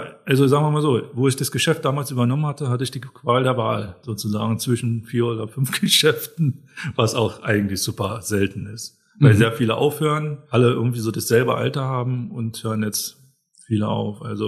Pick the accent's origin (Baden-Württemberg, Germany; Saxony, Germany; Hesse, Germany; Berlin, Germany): Berlin, Germany; Nein, ich komme nicht ursprünglich aus Hanschesheim, auch nicht aus Brandenburg, sondern aus Berlin.